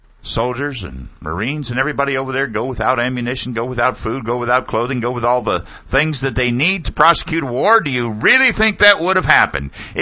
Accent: United States; I am so ashamed and angry today as an American for my country

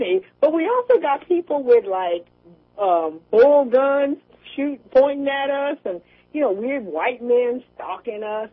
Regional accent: California, United States; I'm from California. I'm like, whatever.

